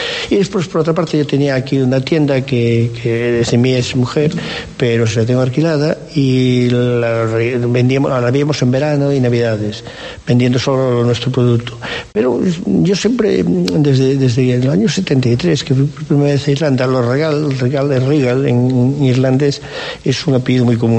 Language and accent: Spanish; Galicia, Spain; somos gallegos